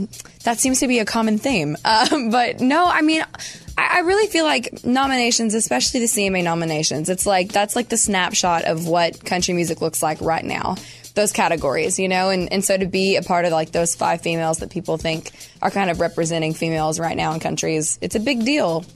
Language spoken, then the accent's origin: English; Tennessee, United States; it's like I was saying hands because I'm from East Tennessee.